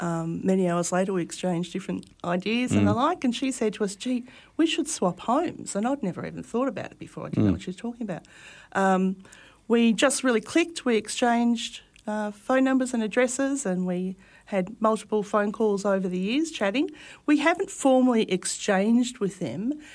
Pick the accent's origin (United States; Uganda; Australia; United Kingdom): Australia; Melbourne, Victoria; We're originally from Melbourne.